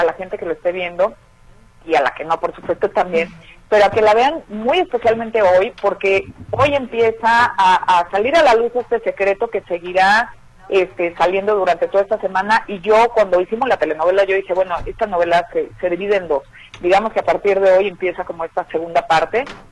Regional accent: Puerto Vallarta, Jalisco, Mexico; also born or lived in Guadalajara; yo nací en Guadalajara, de hecho, y la mayor parte de mi familia está ahí, nada más que yo de muy chiquita me fui a vivir a Vallarta y crecí allá, pues, pero nací en Guadalajara y mi familia está allá.

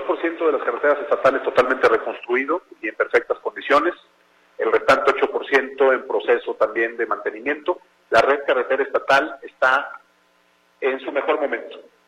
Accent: Jalisco, Mexico; soy jalisciense al final de cuentas, digo, ya no voy a estar en la política, pero estoy en mi estado.

